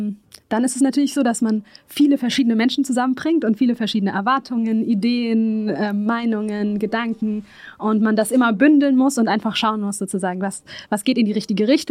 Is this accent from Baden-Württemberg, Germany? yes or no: yes; Freiburg, Baden-Württemberg, Germany; Ich bin in Littenweiler und im Freiburger Osten sozusagen aufgewachsen